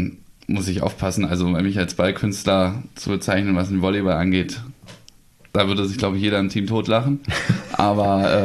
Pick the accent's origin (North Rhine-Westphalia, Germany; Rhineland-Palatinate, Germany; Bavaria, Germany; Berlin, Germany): Berlin, Germany; meiner alten Heimat, Richtung Berlin